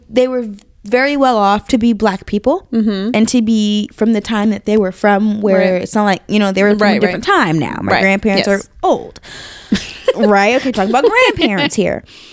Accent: El Cerrito, California, United States; So I grew up in El Cerrito.

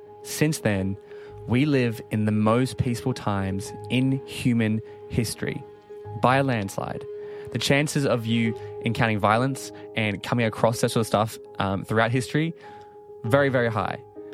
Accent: Timaru, Canterbury, New Zealand; So I grew up in New Zealand in a small country town called Timaru.

